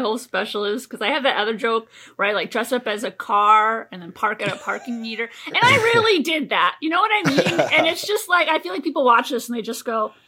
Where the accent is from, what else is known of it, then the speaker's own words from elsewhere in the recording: Minnesota, United States; now in Los Angeles, United States; I'm from Minnesota where we don't have it, and I live in LA now